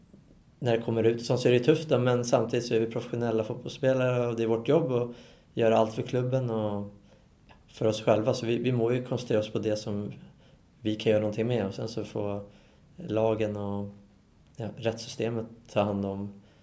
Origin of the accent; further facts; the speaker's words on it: Sweden; jag kommer ju från Sverige